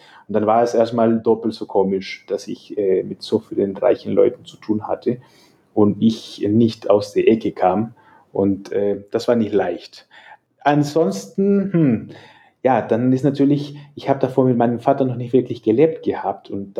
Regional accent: El Salvador; also born or lived in Mexico / Nicaragua; Und deshalb ist für mich Mexiko schon auch ein bisschen Heimat für mich. Aber ursprünglich komme ich aus El Salvador.

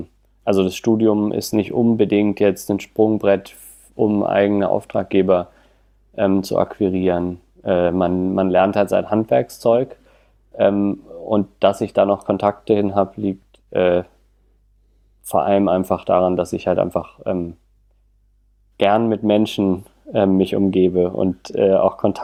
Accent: Tübingen, Baden-Württemberg, Germany; moved away as an adult; also born or lived in Berlin; ich komme aus Tübingen, habe da die Schule besucht und habe danach aber Lust gehabt auf Großstadt und bin dann nach Berlin gegangen

